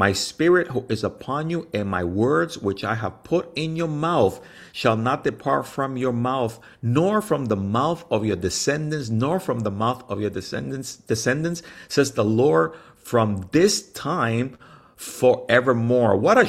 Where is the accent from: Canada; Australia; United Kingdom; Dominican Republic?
Dominican Republic; now in United States; I immigrated here back in 1976 from the Dominican Republic.